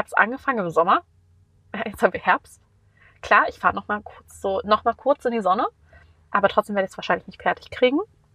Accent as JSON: {"language": "German", "region": "Berlin", "country": "Germany", "tie": "born or raised there", "said": "ich bin in Berlin geboren und quasi aufgewachsen"}